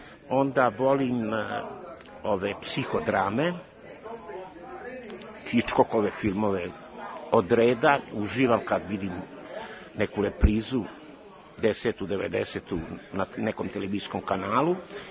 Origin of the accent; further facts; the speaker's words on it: Aleksandrovac, Šumadija and Western Serbia, Serbia; brbljivac iz Aleksandrovca.